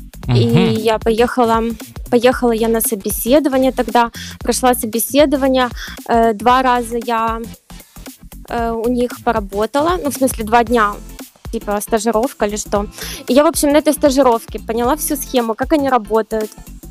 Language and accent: Russian; Dnipro, Dnipropetrovsk Oblast, Ukraine; Так, я родилась в Днепре. Здесь я выросла.